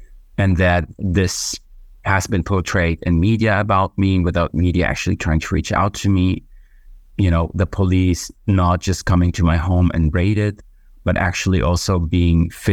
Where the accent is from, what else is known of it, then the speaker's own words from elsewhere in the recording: Germany; So growing up in Germany, that never really was an option so much to talk about Palestine without receiving negative or critical comments.